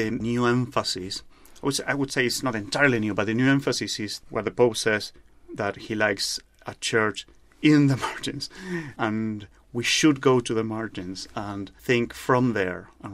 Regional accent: Buenos Aires, Argentina; because I'm from Buenos Aires

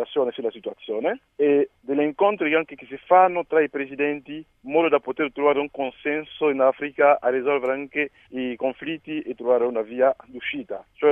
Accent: Côte d’Ivoire; Italian is a second language; sono della Costa d'Avorio

